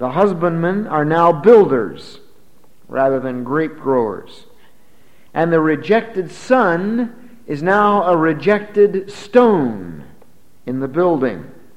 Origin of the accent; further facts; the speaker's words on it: Pennsylvania, United States; But I grew up in Pennsylvania, and in Bucks County, Pennsylvania, there's a lot of stone houses.